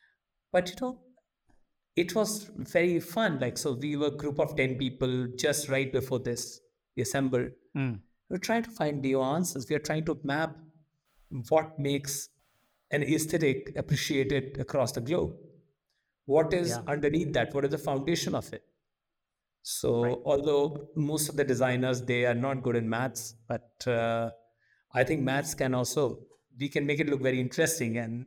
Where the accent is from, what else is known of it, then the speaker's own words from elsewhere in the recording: India; I'm first Indian ever to be at couture